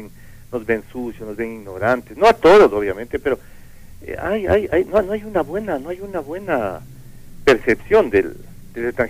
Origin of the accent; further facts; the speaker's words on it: Quito, Pichincha, Ecuador; Lo que pasa es que mire, Quito, yo soy quiteño